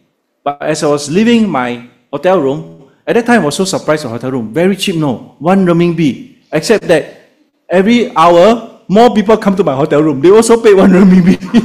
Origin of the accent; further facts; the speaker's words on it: Singapore; I said, yeah, I told you I'm from Singapore already.